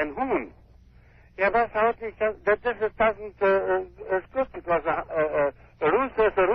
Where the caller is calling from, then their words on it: Carmel-by-the-Sea, California, United States; I'm from Carmel.